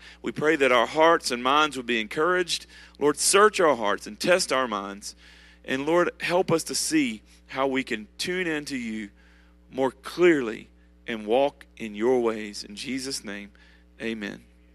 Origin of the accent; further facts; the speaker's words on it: Mobile, Alabama, United States; So we are from Mobile, and we drove up here in this.